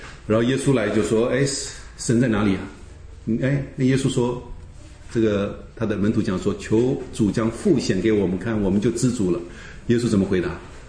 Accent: China; 我们中国人最多就是坐豪金舱就可以了哈

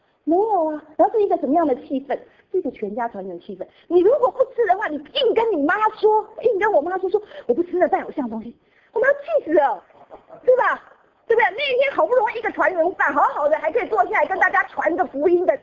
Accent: Taiwan; 我们从台湾来的背景哈

